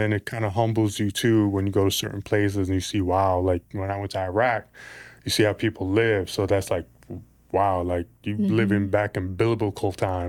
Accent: Bronx, New York, United States; now in Florida, United States; I mean, I'm a kid from the Bronx, so I mean, coming out the city and just I was stationed in North Carolina, so just that was new to me, to be in the South, you know?

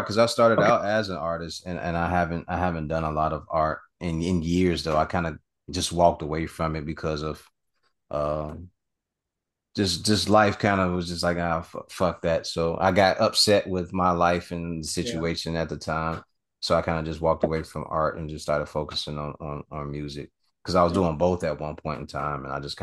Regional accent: Chicago, Illinois, United States; Like I'm from Chicago, so even in the winter, you're either outside playing in the snow

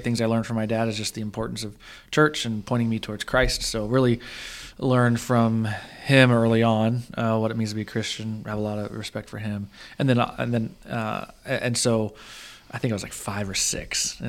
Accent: California, United States; moved away as an adult; also born or lived in Kansas; now in Indiana, United States; So born and raised in California through high school, went to college there. Four of my five kids were born there. So like we did ministry in Southern California for a very long time. Then there's just this little 5.5 year stint in Kansas. And then now we're in Indiana.

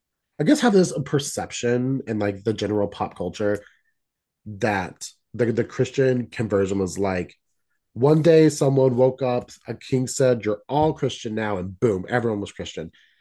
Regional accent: United States; I have grown up hearing Ogham because I am from

